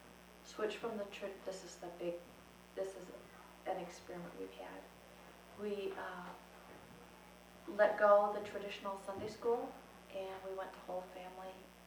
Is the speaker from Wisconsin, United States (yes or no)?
yes; Chippewa Falls, Wisconsin, United States; Well, I'm from Chippewa Falls, Wisconsin. That's 90 miles east of the Twin Cities.